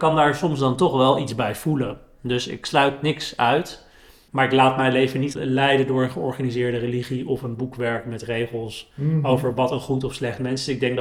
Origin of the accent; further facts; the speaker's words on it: Amsterdam, North Holland, Netherlands; ik ben in Amsterdam-West opgegroeid.